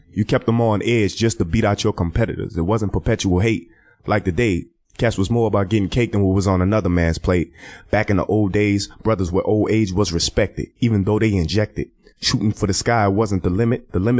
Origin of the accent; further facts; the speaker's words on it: New Orleans, Louisiana, United States; At one time, I thought it was like, I'm from New Orleans, so we're really, really chummy with everybody and anybody.